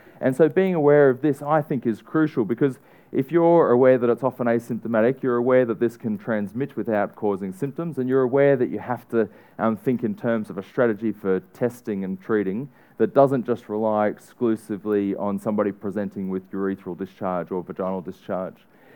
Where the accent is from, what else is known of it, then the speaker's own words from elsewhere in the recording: Australia; in my home country of Australia, it's a really obvious part of what we need to do.